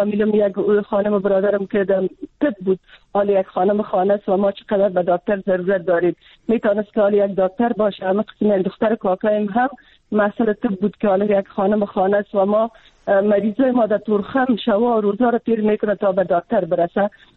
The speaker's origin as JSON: {"language": "Persian", "country": "Afghanistan", "said": "من خودم از یک منطقه پشتونشین افغانستان هستم."}